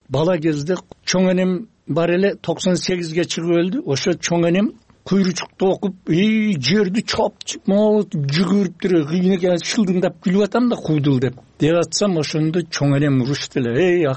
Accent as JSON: {"language": "Kyrgyz", "town": "Özgön", "region": "Osh Region", "country": "Kyrgyzstan", "said": "мына мен например өзгөндүкмүн дедим."}